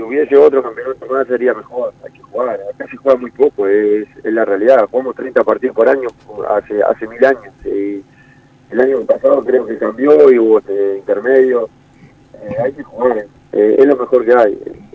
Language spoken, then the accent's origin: Spanish; Uruguay; Eso no va a cambiar porque tenemos sangre, porque somos uruguayos y porque nos gusta jugar.